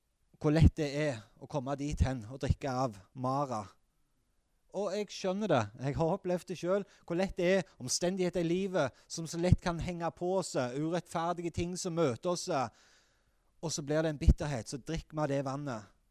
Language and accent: Norwegian; Eastern Norway, Norway; Det er klart, men som østlending så blir det litt mer sånn.